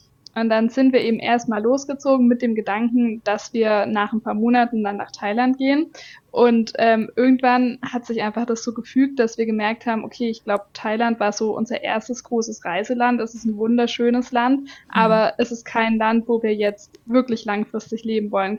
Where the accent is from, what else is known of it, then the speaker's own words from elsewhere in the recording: Stuttgart, Baden-Württemberg, Germany; moved away; wir sind ursprünglich aus Stuttgart in Süddeutschland und da hat es uns irgendwann weggezogen. Also ich habe da eigentlich mein ganzes Leben gelernt, ich bin dort gelebt, ich bin dort geboren, zur Schule gegangen, studiert und alles.